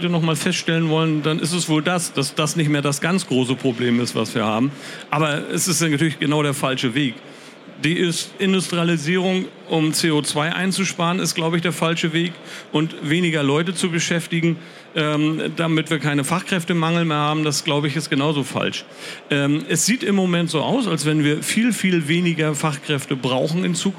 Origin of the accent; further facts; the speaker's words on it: Hamburg, Germany; Das sind wir beide als Hamburger